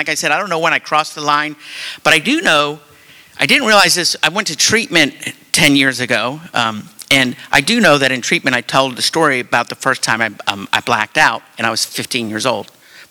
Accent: Atlanta, Georgia, United States; I am from Atlanta. I'm in town for business at the convention center for 5 days.

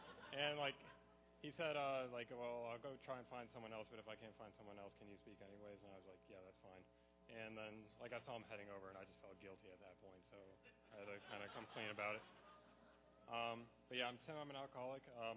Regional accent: Buffalo, New York, United States; I grew up in Buffalo, New York. Very nice, like upper middle class family.

